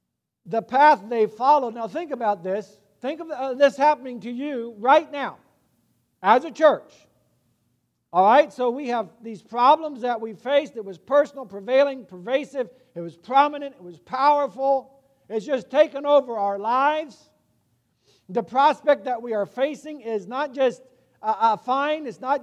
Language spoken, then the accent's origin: English; Central African Republic; But I'm from the Central African Republic, and that has happened.